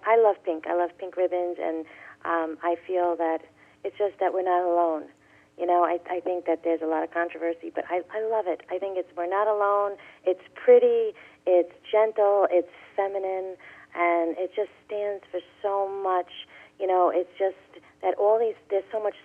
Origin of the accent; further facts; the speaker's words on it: New York, United States; I am from New York, and I can be very, forward, blunt, I should say.